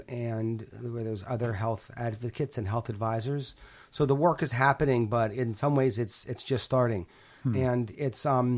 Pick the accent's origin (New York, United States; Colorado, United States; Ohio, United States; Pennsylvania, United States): Pennsylvania, United States; Pittsburgh; So I grew up in Pittsburgh. And my grandfather had a stroke at 50, and we lived close to him.